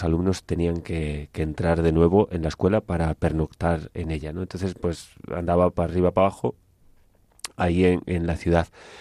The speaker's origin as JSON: {"language": "Spanish", "region": "Galicia", "country": "Spain", "said": "Y entonces decía, yo como gallego, es que la morriña no podría"}